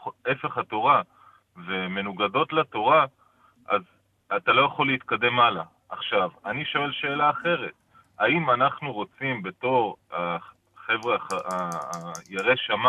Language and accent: Hebrew; Beit Shemesh, Jerusalem District, Israel; אני מבית שמש.